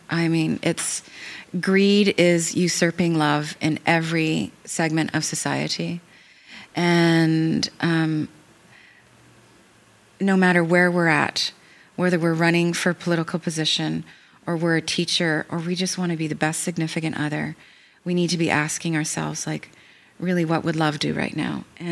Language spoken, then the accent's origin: English; Canada; And because I'm Canadian.